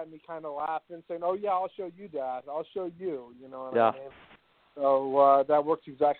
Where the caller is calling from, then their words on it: Jacksonville, Florida, United States; Hey, I'm calling from Jacksonville.